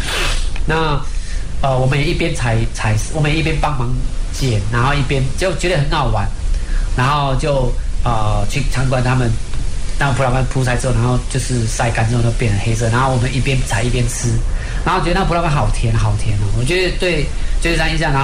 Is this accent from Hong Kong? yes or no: no; Taiwan; 身为台湾人呢，我觉得我们台湾人有比较好的一个特点。